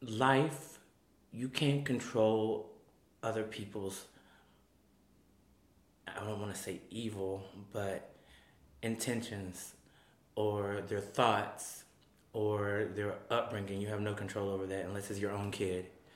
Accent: the South, United States; Like I said, I'm from the South. There's some real bigots.

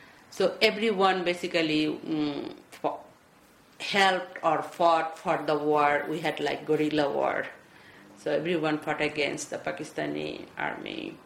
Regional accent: Bangladesh; English is a second language; moved away as an adult; I came from Bangladesh in 1994, and I have two children.

